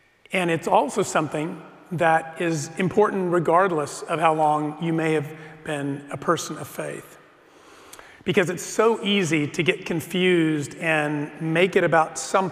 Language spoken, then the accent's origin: English; El Paso, Texas, United States; I grew up in El Paso, and my family off and on attended a church.